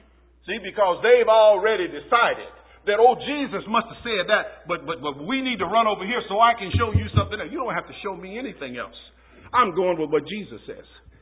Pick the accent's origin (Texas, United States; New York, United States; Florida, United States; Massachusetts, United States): Florida, United States; You know, when I grew up in South Florida, guys used to pride themselves on how good their rap was.